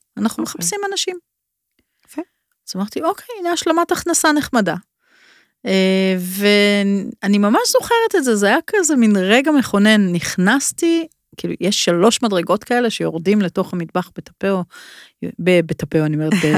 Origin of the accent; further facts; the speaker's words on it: Krayot, Haifa District, Israel; moved away as an adult; now in Tel Aviv, Israel; כשעברתי לתל אביב מהקריות, אני גדלתי בקריות, עברתי לתל אביב